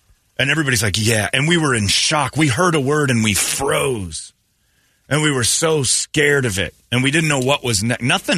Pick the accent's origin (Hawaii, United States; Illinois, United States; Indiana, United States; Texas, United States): Indiana, United States; Crown Point; because when I grew up in Crown Point, Indiana, was the home of the Klan in that area.